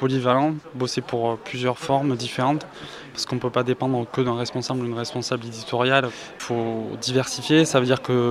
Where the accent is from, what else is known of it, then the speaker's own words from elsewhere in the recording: Albi, Occitanie, France; born there; also born or lived in Toulouse / Paris; Ouais, je suis originaire de la région de Toulouse. Je suis né à Albi, j'ai fait une partie de mes études à Toulouse.